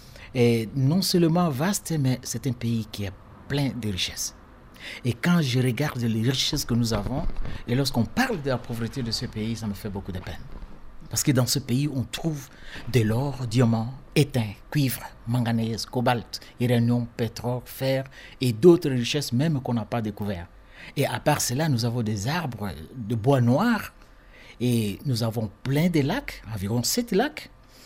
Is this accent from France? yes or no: no; Kisangani, Tshopo, DR Congo; now in Switzerland; Je suis ressortissant de la République démocratique du Congo, à l'est du pays, de Kisangani. Et puis, je suis en Suisse, ça fait 21 ans et demi, bientôt 22 ans.